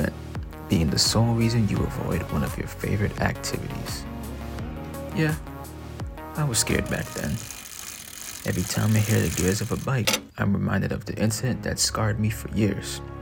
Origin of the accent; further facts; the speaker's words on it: Brooklyn, New York, United States; Growing up in Brooklyn, summertime was my favorite time of year.